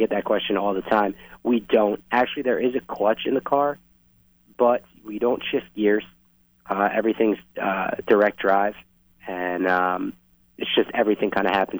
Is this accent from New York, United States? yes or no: yes; New York, United States; well, I'm from New York, so I'm quite a ways away, too.